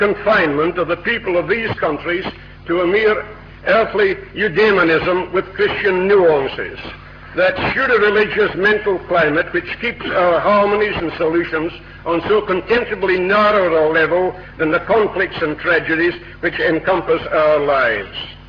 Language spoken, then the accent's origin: English; Scotland, United Kingdom; I'm a Scotsman, as you can hear.